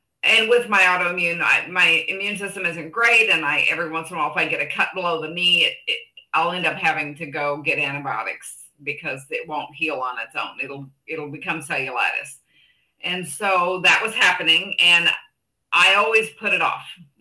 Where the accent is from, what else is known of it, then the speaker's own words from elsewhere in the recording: Missouri, United States; I went to Missouri to visit family, and I grew up in Missouri.